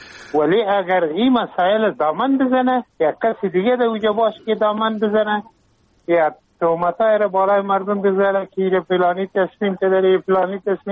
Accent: Afghanistan

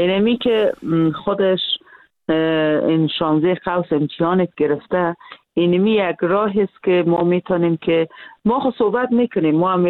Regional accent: Afghanistan; ما افغان هستیم، ما به این شرایط افغانستان عادت کردیم

